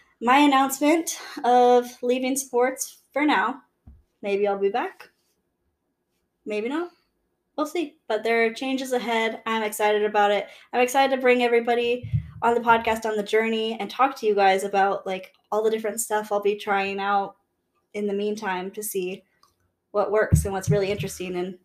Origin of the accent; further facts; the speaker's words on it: Pacific Northwest, United States; Like, I'm a podcaster from the Pacific Northwest.